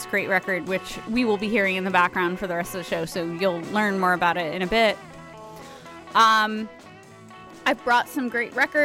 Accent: Jersey City, New Jersey, United States; born there; I was born here in Jersey City.

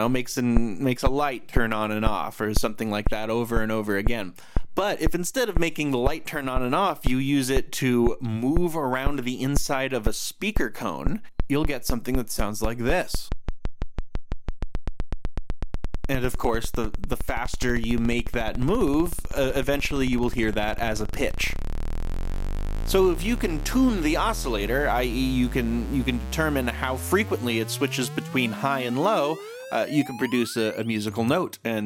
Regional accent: New York, United States; So I grew up in New York listening to WFMU.

